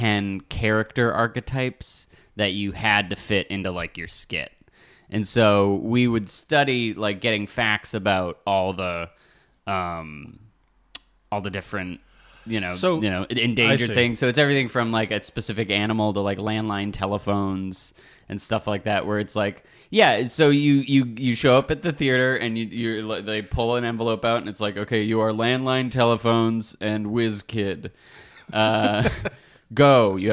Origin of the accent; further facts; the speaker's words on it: Marlborough, Massachusetts, United States; Oh, well, I grew up in Marlborough, which is a little larger. It's a little closer to Worcester.